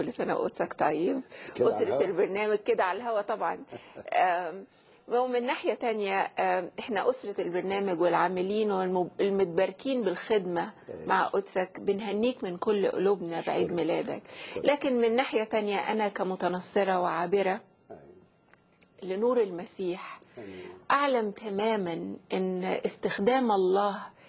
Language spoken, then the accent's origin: Arabic; Egypt; أنا يعني أنا عابرة من مصر.